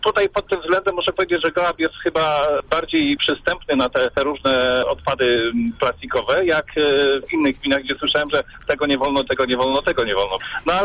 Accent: Murowana Goślina, Greater Poland Voivodeship, Poland; Jestem z Murowanego Ślina

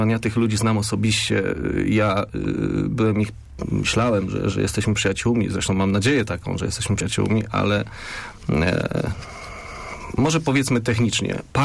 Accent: Poznań, Greater Poland Voivodeship, Poland; Przede wszystkim jestem poznaniakiem. Z dziada, pradziada.

